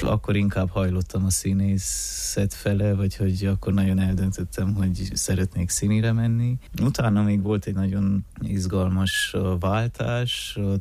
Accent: Brașov, Brașov County, Romania; Ez úgy kezdődött, hogy édesanyám még Brassóból, én brassói lévén elköltöztek Brassóhoz közeli faluba, amelyik igazából közel van Szentgyörgyhöz is

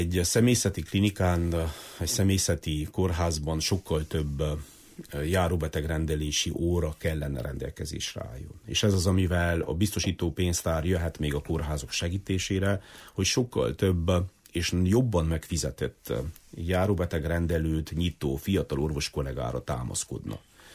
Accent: Transylvania, Romania; én büszke vagyok, hogy erdélyi magyarként ezt jól csináltuk most is

